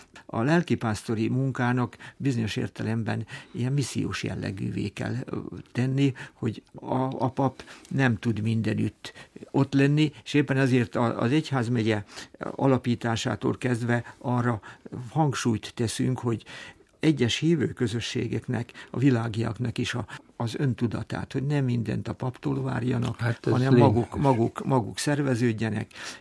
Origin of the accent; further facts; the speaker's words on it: Kálmánháza, Szabolcs-Szatmár-Bereg, Hungary; also born or lived in Upper Hungary, Slovakia; és így kerültünk Nyíregyháza mellé Szabolcs megyébe, Kálmánházára. Egy gyerekkoromat ott töltöttem, tehát születésileg fölvidéki vagyok, de Szabolcsban nőttem föl.